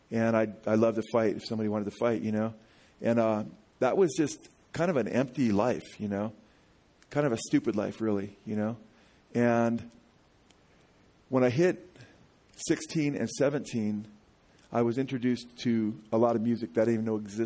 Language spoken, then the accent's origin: English; Simi Valley, California, United States; I was born right here in Simi Valley September 18th, 1963. I was born in a doctor's office before they had hospitals in this town. So I'm a native here.